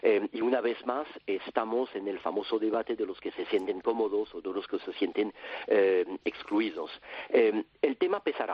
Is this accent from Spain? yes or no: no; France; la Unión Europea provoca muchísimo clivaje ideológico en Francia. Y no somos, como los españoles, un país euroentusiasta.